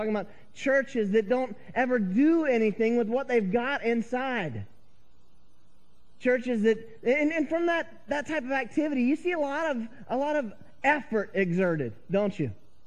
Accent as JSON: {"language": "English", "region": "North Carolina", "country": "United States", "tie": "born or raised there", "said": "an expression that I had learned growing up in North Carolina"}